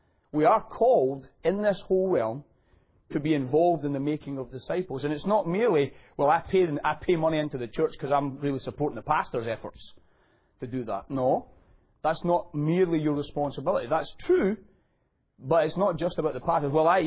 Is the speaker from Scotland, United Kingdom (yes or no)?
yes; Scotland, United Kingdom; I'm just Scottish